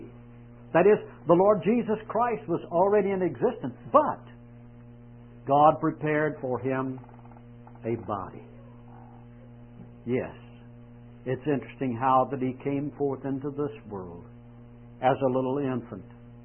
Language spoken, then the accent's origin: English; Lexington, Kentucky, United States; born there; Well, I won't tell you that date that I was born here in Lexington.